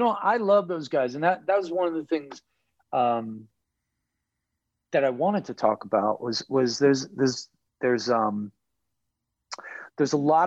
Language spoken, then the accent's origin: English; Buffalo, New York, United States; now in Los Angeles, United States; I grew up in Buffalo, lived there until my wife and I split up